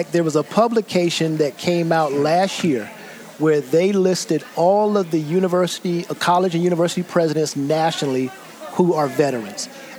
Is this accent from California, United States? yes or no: no; Washington, District of Columbia, United States; born there; I was born in Washington, D.C., right? In fact, as we sit here, my cousin is eating in the restaurant.